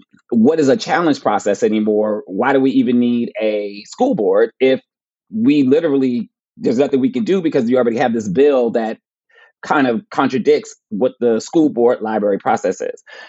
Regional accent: New Jersey, United States; Like, I'm from New Jersey.

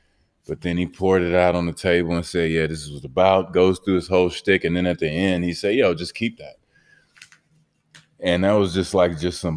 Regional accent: Texas, United States; now in Miami, United States; And I mean, people think I'm from Miami, you know. It's like I have to remember now I'm from Texas, bro.

